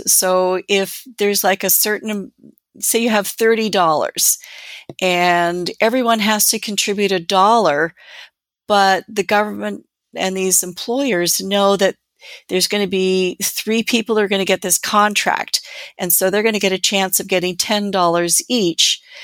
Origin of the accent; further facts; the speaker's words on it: Canada; I come from Canada and we have voter ID.